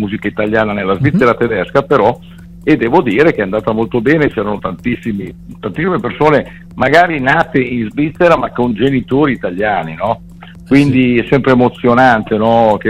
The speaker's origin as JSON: {"language": "Italian", "region": "Lombardy", "country": "Italy", "tie": "born there", "said": "dato che sono nato in Brianza"}